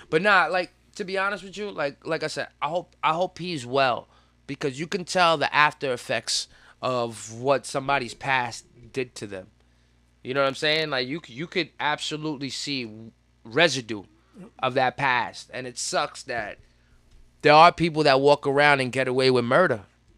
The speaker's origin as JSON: {"language": "English", "town": "Flushing", "region": "New York", "country": "United States", "tie": "born or raised there", "said": "I mean, yo, I grew up in Queens, Flushing, Queens."}